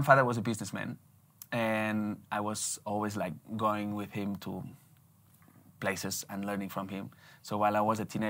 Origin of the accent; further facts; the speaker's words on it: Barcelona, Catalonia, Spain; moved away as an adult; also born or lived in Canada / Australia / London; I'm from Barcelona, originally. And I was the first 20 years of my life living there. Then I went abroad and I never came back. First it was Canada, then Australia, then London, now here.